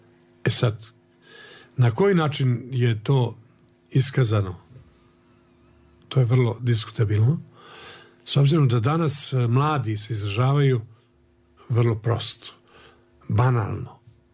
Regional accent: Skopje, North Macedonia; now in Belgrade, Serbia; Jedan period kad sam došao iz Skoplja u Beograd, taj period dolaska u Beograd do nekih važnih festivala promenio.

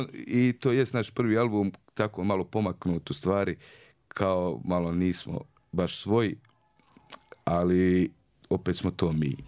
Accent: Mostar, Federation of Bosnia and Herzegovina, Bosnia & Herzegovina; Mi smo iz Mostara i Mostar je Mediteran nekako.

